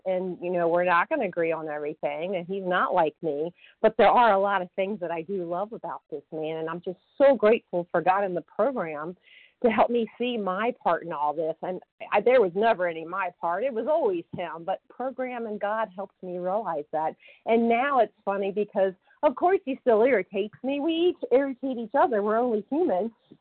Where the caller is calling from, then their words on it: Massachusetts, United States; Good morning. … I'm calling from Massachusetts, and I am a grateful recovered compulsive overeater